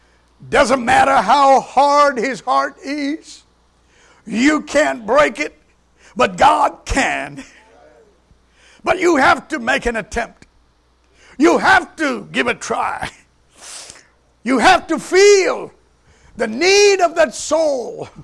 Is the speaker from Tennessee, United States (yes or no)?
yes; Memphis, Tennessee, United States; I'm from Memphis, Tennessee.